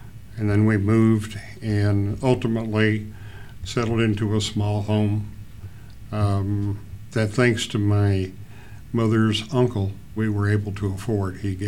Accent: Kansas City, Kansas, United States; I was born at Providence Hospital in Kansas City, Kansas. I grew up in what is known as Strawberry Hill at 6th and Orville.

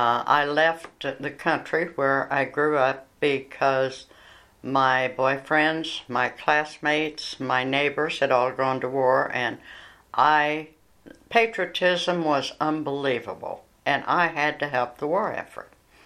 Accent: Weston, Missouri, United States; Yes, I was born near Bean Lake. It's just north of Weston, Missouri, in the country. And it was a wonderful place to grow up.

